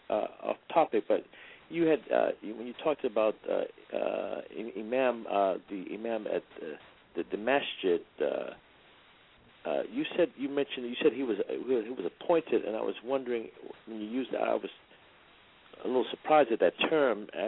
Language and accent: English; Boston, Massachusetts, United States; I'm from Massachusetts. I'm from Boston.